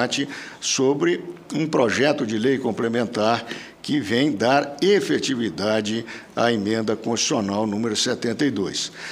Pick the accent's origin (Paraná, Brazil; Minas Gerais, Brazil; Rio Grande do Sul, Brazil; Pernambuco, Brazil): Minas Gerais, Brazil; silenciosamente, como bom mineiro.